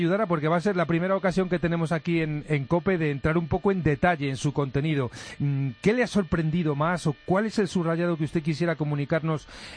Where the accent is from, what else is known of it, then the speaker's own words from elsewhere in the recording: Madrid, Community of Madrid, Spain; como españoles, como católicos y en mi caso también como madrileño